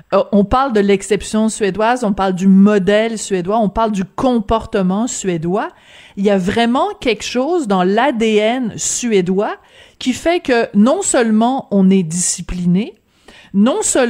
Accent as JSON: {"language": "French", "region": "Quebec", "country": "Canada", "said": "Un peu comme chez nous au Québec"}